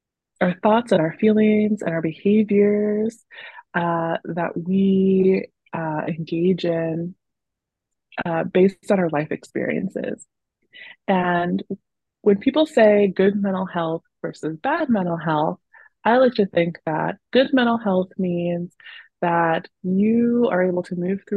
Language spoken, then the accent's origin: English; Sacramento, California, United States; also born or lived in England / Illinois / Nevada; Yeah, so I grew up mostly in Sacramento, California. My dad was in the Air Force, and so we did a little bit of moving around when I was a kid. We went to England, and then we came back to the States